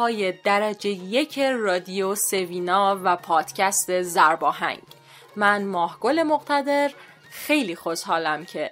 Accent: Rasht, Gilan, Iran; کسایی که من رو میشناسن و میدونن که من اصالتاً گیلانی و رشتی هستم

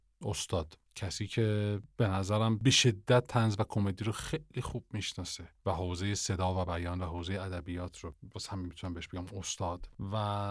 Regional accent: Tehran, Tehran Province, Iran; و مادر من متولد تبریز بودن و مرحوم پدر من خیلی اصرار داشتن که من به عنوان بچه‌ای که در تهران بزرگ شدم، در تهران به دنیا اومدم، حتما این زبان رو بلد باشم.

